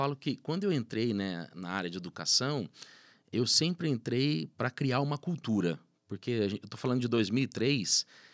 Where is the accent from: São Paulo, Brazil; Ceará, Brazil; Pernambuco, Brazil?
São Paulo, Brazil; Pereira Barreto; comecei a empreender com uma máquina de pizza express lá na minha cidade, em Pereira Barreto.